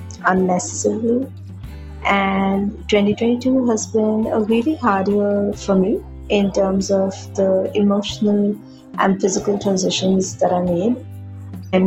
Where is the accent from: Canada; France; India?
India; English is a second language; from India.